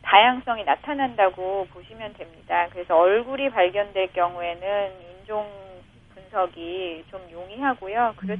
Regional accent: South Korea; 인류학자로서는 제가 최초의 한국인입니다.

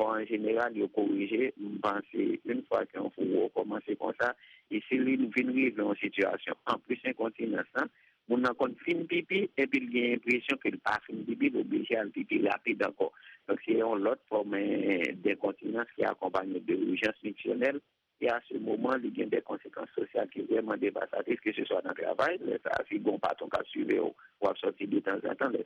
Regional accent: Haiti; en tant qu'haïtien

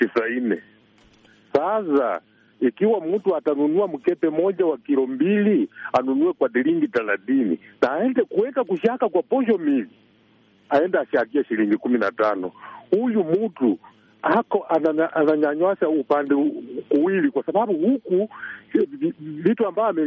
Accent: Bungoma County, Kenya; natoka sehemu za Bungoma, kaunti ya Bungoma, sehemu za Sango Malakizi.

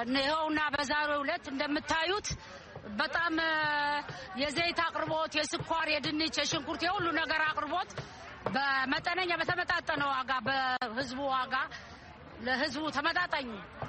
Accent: Dire Dawa, Ethiopia; የድሬዳዋ ተወላጅ ነኝ። እዚህ ተወልጄ ነው ያደግኩት።

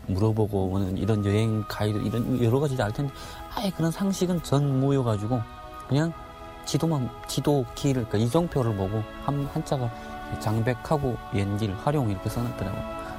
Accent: Chongjin, North Hamgyong, North Korea; 에서 제가 고향이 청진인데

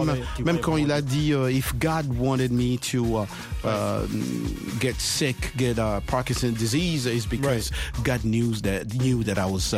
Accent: Bamako, Mali; Moi, je viens de Bamako.

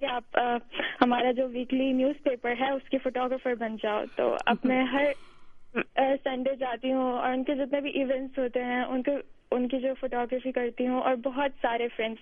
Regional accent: Pakistan; میں پاکستان سے آئی ہوں

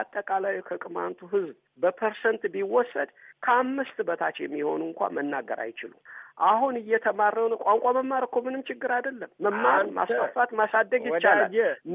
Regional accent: Tikil Dingay, Amhara, Ethiopia; የላይ አርማጭሆ ከተማ ትክል ድንጋይ ትባላለች። ትክል ድንጋይ ቅማንት አማራ ለረጅም ጊዜ እኔ ተወልጄ እስከ ማድግ ድረስ ባንድ ላይ ነበር የሚኖረው።

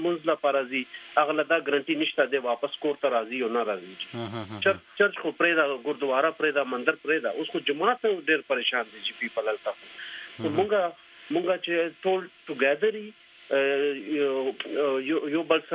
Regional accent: Pakistan; دا حکومت پاکستان مونږ چلته پیدا شوی یو زما بچپن نا اوس پورې

